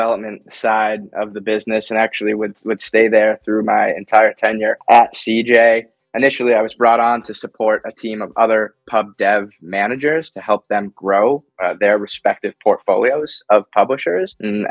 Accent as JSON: {"language": "English", "region": "Massachusetts", "country": "United States", "tie": "born or raised there", "also_born_or_lived": "Vermont / Chicago / Atlanta", "lives_now": "Portland, United States", "said": "Born and raised in Massachusetts, went to college in Vermont. Before I ended up moving out to Chicago, then to Atlanta, and now back to where I reside up in Portland, Maine."}